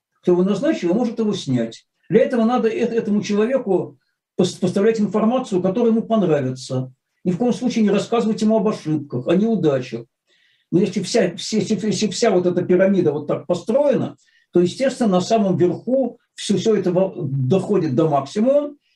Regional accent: Saint Petersburg, Russia; Как истинный ленинградец, я болел за Людмилу Белоусову и Олега Протопопова.

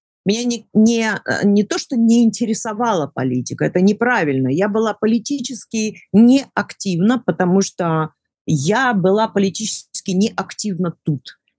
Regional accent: United States; Я приехала из Соединенных Штатов, будучи гражданкой, которую непосредственно интересует все, что творится в моей собственной стране.

